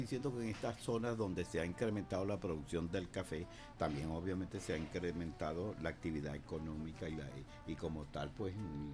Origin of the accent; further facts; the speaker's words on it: Venezuela; de Venezuela es uno de los países con más alta reserva en agua.